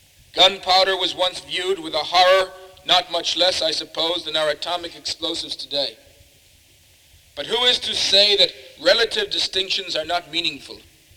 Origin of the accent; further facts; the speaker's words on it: United States; I regret, as an American and as a Christian